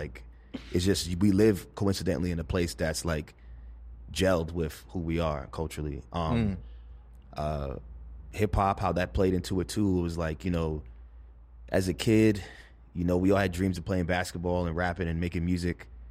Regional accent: Flatbush, New York, United States; Particularly where I grew up in Flatbush was really Caribbean. And my dad is Jamaican.

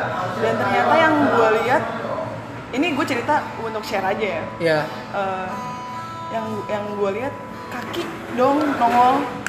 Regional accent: North Jakarta, Jakarta, Indonesia; Karena gue dari Jakarta Utara, dan itu banyak-banyak truk peti kemas ya.

